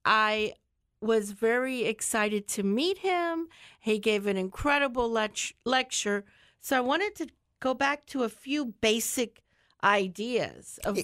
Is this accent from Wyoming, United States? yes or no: no; Florida, United States; because I grew up here in Charlotte County